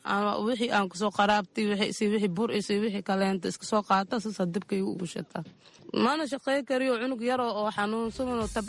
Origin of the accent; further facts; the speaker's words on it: Mogadishu, Banaadir, Somalia; Aniga Muqdisho ka imaaday.